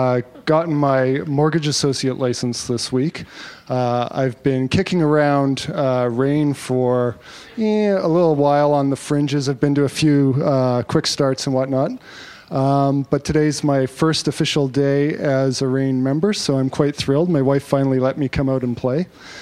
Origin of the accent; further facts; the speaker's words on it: Edmonton, Alberta, Canada; I'm from Edmonton. I actually live just up the hill here.